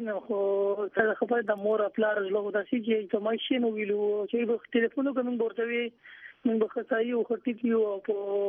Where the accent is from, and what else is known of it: Swabi, Khyber Pakhtunkhwa, Pakistan; now in Germany